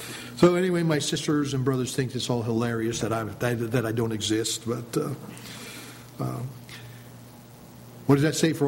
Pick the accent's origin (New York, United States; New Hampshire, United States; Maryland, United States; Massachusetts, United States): New Hampshire, United States; West Lebanon; born there; I'm waiting for them to kind of search the records down there in West Lebanon because I was born in New Hampshire.